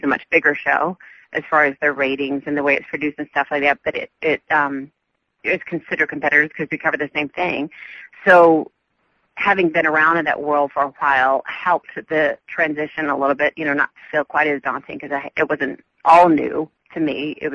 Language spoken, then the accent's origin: English; the South, United States; accent: Southern; Maybe I should insure my southern accent.